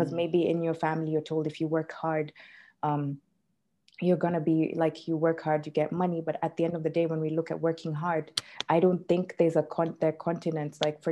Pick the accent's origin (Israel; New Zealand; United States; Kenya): Kenya; English, Finnish. Finnish is my second language, and also I speak Kiswahili as well. So I grew up in Kenya. I am Kenyan